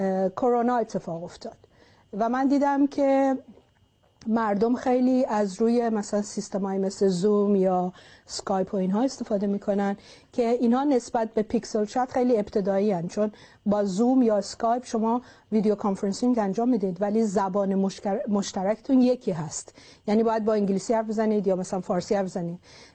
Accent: Iran; خودم چون ایرانی هستم

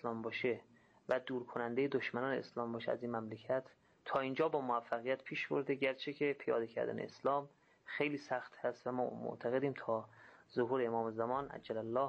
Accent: Mashhad, Razavi Khorasan, Iran; اهل مشهد. من 10 ساله بودم، کلاس 5 ابتدایی دبستان میرفتم و دقیقا از راهپیمایی های مشهد شهر خودمون یادم میاد

